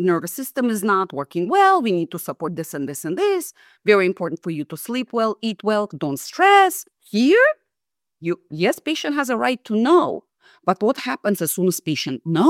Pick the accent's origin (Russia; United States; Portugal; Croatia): Russia; that in different countries, for example, I'm from Russia.